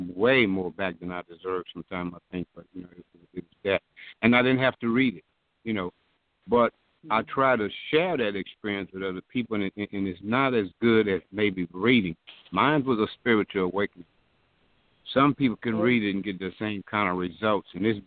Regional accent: Lake Charles, Louisiana, United States; I am from Lake Charles, with all this commotion going on.

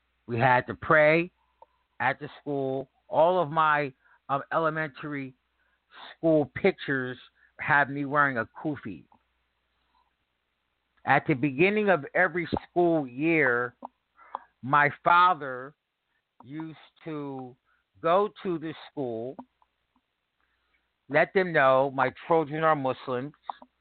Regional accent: United States; We were born in America, I and my siblings. We were raised in the United States of America. And yes, we are American.

